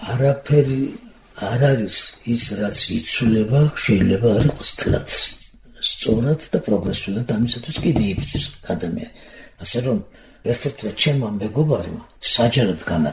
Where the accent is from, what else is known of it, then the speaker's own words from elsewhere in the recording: Imereti, Georgia; also born or lived in Guria; ნახევარი იმერელი ვარ ნახევარი გურული